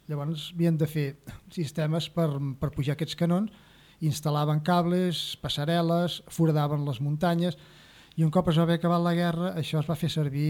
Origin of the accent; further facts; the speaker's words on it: Centelles, Catalonia, Spain; Jo soc fill de Centelles.